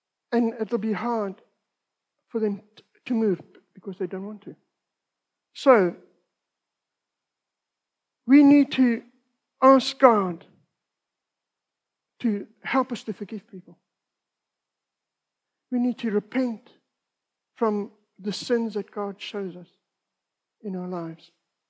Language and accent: English; South Africa; I'm a South African